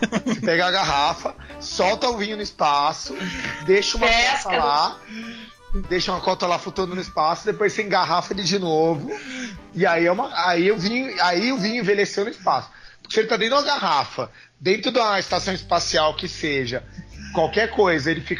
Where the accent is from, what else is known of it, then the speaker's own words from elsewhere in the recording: São Paulo, Brazil; as hamburguerias tradicionais, antigas, que a gente cresceu comendo aqui em São Paulo?